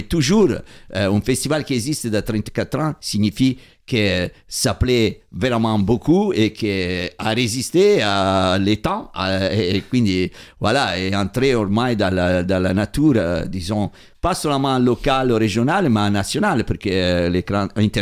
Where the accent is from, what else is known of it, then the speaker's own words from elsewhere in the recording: Italy; French is a second language; comment on dit Charpentier, perché je suis italien.